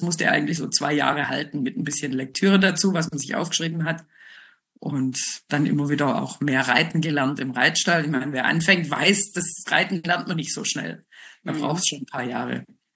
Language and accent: German; Tübingen, Baden-Württemberg, Germany; born there; Ich bin 1963 in Tübingen geboren und hatte das Glück, dass sich neben meinem Elternhaus ein Pferdezüchter niedergelassen hat